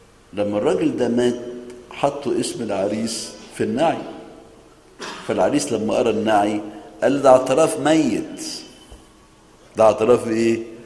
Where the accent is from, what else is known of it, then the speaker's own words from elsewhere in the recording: Egypt; في بعض الأعمال الأدبية عندنا في مصر بعض الكتاب عالجوا الفكرة دي